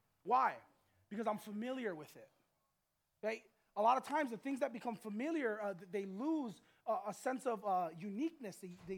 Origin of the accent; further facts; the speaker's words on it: Waianae, Hawaii, United States; I grew up on this island. Okay, I grew up in Waianae, right across a beach, right?